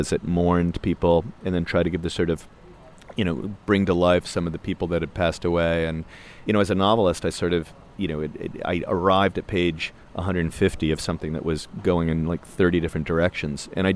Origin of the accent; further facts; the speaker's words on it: New York, United States; My relationship to the city changed. You mentioned 9/11. When I grew up, it was sort